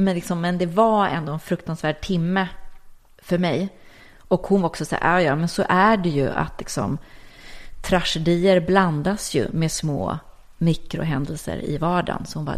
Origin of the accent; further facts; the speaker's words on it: Lidingö, Stockholm County, Sweden; Jag är uppvuxen på Lidingö. Jag är uppvuxen i ett stort gult trähus. Jättefint. Det var ganska bohemiskt och lite proggigt när jag växte upp.